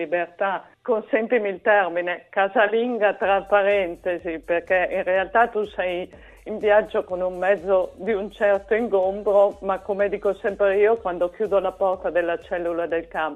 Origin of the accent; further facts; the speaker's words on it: Parma, Emilia-Romagna, Italy; noi siamo io di Parma, Monica di Reggio Emilia